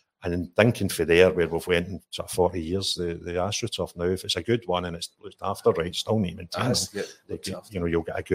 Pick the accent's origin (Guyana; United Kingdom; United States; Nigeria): United Kingdom; Linwood, Scotland; I was brought up and I was born in Linwood, and our local school is Fulton.